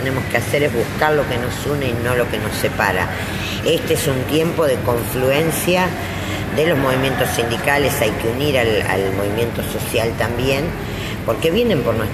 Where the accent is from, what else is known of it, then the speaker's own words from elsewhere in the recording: Santa Fe, Argentina; soy parte de ella como santafesina